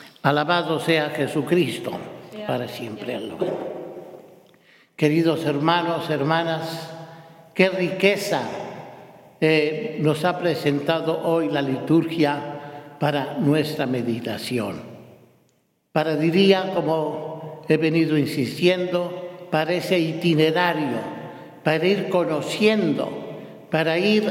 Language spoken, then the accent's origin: Spanish; Zamora, Michoacán, Mexico; Me acuerdo que en mi pueblo, o la ciudad ahora, de Zamora, Michoacán, en México